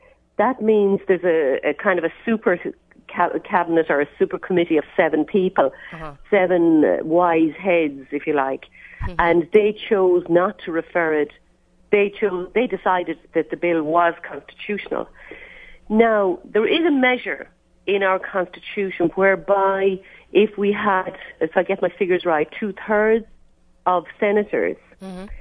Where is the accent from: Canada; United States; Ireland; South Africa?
Ireland; Galway, Connacht; I mean, look, I'm from Galway, the west of Ireland